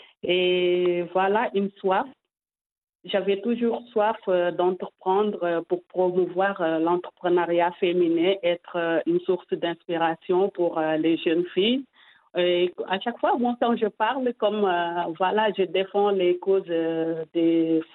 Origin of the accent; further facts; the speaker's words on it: Senegal; now in Marseille, France; la variété de plats traditionnels que nous avons chez nous au Sénégal et qui est aussi à la demande des clients ici à Marseille.